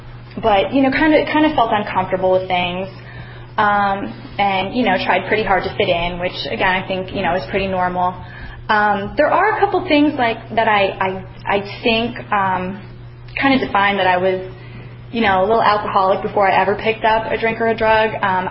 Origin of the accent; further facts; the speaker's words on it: Bethlehem, Pennsylvania, United States; I'm actually originally from the Lehigh Valley. I'm from Bethlehem, and I grew up there.